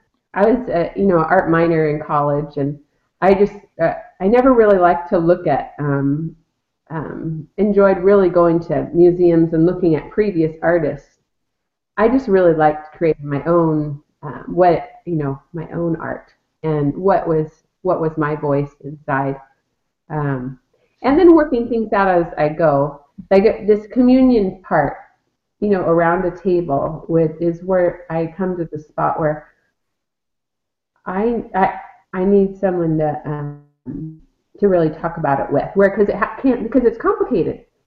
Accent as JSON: {"language": "English", "town": "Long Beach", "region": "California", "country": "United States", "tie": "born or raised there", "said": "From my life, I grew up in Long Beach in Southern California. And so, you know, I know this area"}